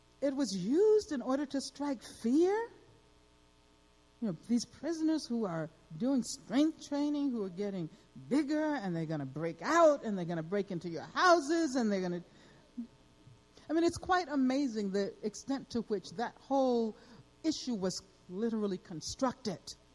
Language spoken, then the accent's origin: English; Birmingham, Alabama, United States; You heard that I grew up in Birmingham, Alabama, right? When I was a child, Birmingham used to be a major steel production city.